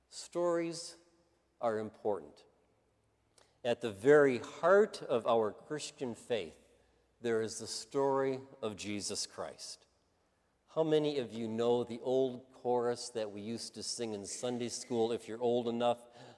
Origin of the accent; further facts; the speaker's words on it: Michigan, United States; Now, when you're a kid growing up in Western Michigan and hear that kind of language from the pulpit